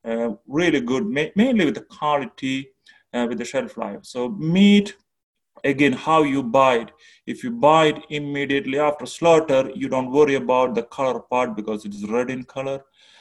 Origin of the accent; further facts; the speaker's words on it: South India, India; I'm originally from India, southern part of India, a lot of ocean, a lot of fish.